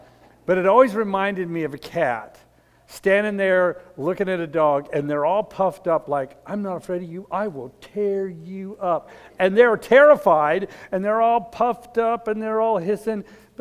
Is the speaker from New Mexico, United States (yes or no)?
yes; New Mexico, United States; I grew up in New Mexico, that's not true anymore.